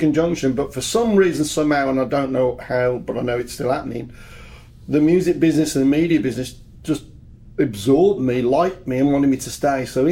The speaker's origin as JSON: {"language": "English", "town": "Birmingham", "region": "West Midlands", "country": "United Kingdom", "said": "They can't believe I'm from Birmingham."}